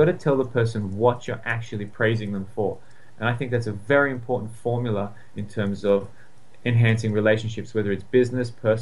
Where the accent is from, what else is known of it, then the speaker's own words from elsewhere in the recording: Sydney, New South Wales, Australia; Yeah, I'd say we have sun year-round. I mean, I'm from Sydney, and we definitely have sun.